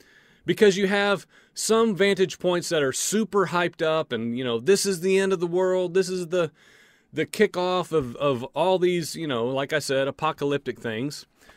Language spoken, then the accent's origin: English; Illinois, United States; I'm from Illinois, and so the X on the spot, if I remember right, is like within an hour of where I grew up.